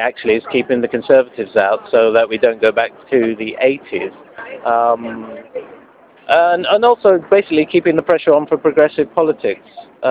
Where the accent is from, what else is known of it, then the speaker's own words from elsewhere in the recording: Hackney, London, United Kingdom; I'm down here from Hackney.